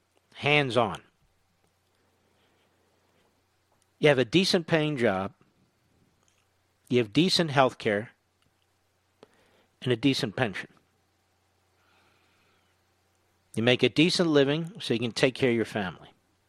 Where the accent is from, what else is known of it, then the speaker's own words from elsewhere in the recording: Philadelphia, Pennsylvania, United States; So we're Pennsylvanians. My parents were born in North Philadelphia. I was born in Philadelphia.